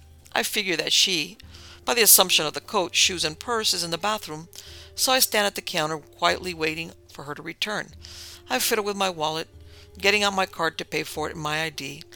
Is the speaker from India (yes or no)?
no; Nebraska, United States; it's the best valued hotel in my hometown, which is back in Nebraska.